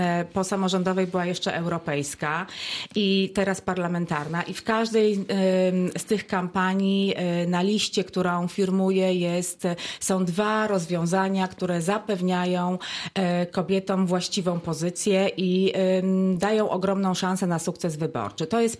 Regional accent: Opole Voivodeship, Poland; Ja w ogóle pochodzę z bardzo specyficznego województwa. To jest województwo opolskie.

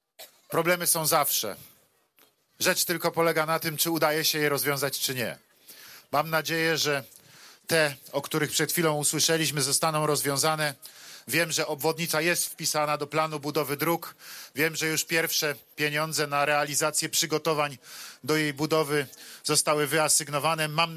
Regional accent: Kraków, Lesser Poland, Poland; Jak państwo wiecie, ja jestem z Krakowa

